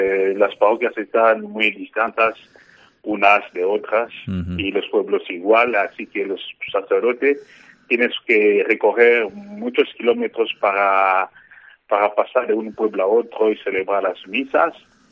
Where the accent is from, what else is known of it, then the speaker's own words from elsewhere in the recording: Popokabaka, Kwango, DR Congo; Pues yo soy de la República Democrática del Congo y soy de la diócesis de Popocabaca, en la provincia de Cuango.